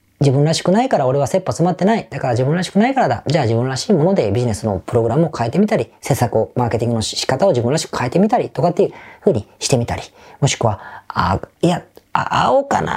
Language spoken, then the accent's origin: Japanese; Osaka, Japan; 地元僕大阪なんですが、